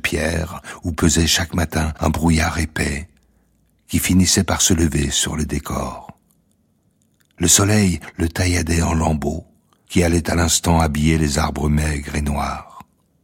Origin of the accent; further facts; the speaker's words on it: Bourgogne-Franche-Comté, France; j'ai su très jeune que je n'étais pas français, que je n'appartenais pas au village. J'ai été élevé dans le Morvan.